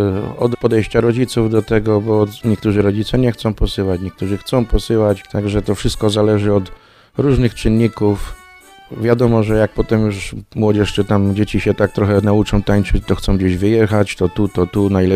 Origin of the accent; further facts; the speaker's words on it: Pleszew, Greater Poland Voivodeship, Poland; no a ja jestem z Pleszewa.